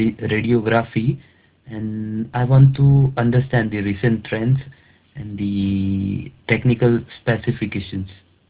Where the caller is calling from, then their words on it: India; English is a second language; I'm calling from India.